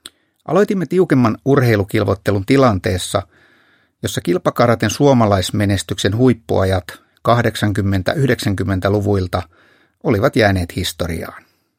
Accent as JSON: {"language": "Finnish", "town": "Kajaani", "region": "Kainuu", "country": "Finland", "tie": "born or raised there", "also_born_or_lived": "Piikkiö", "said": "Lapsuus ja nuoruus Kajaanissa ja Piikkiössä. … Synnyin Kajaanissa 1965."}